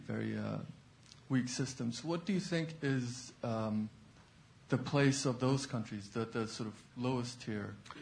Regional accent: Turkey; I mean, I come from Turkey

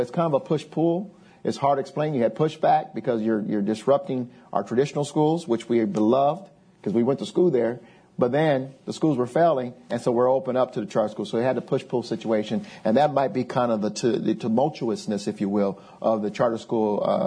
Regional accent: Denver, Colorado, United States; I grew up in the Five Points area, at least most of the time in Parkland Five Points. So I still had Manual High School, which was considered one of the top schools in the city.

